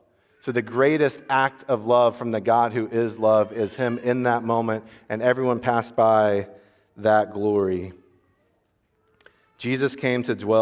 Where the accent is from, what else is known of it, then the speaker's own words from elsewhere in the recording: Florida, United States; I'm about to go on a pilgrimage back to where I grew up in South Florida, and I'm having a lot of memories.